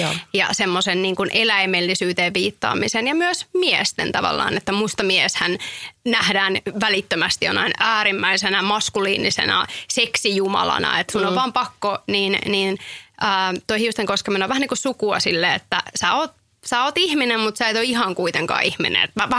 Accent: Tampere, Pirkanmaa, Finland; Kyllä mä yleensä sanoisin, että mä oon Tampereelta

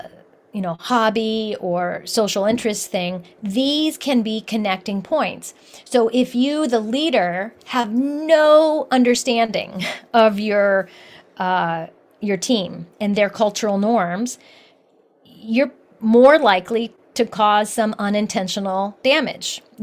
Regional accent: Columbus, Ohio, United States; Now, I grew up in Columbus, Ohio, and I grew up in a very, very homogeneous town in Columbus, Ohio.

